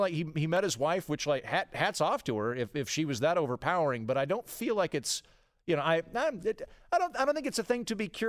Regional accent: Oklahoma, United States; I've eaten two beating rattlesnake hearts in my home state of Oklahoma because I've been to a couple of rattlesnake derbies.

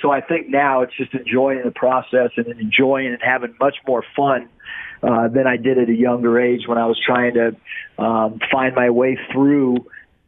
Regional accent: San Diego, California, United States; growing up in San Diego, California

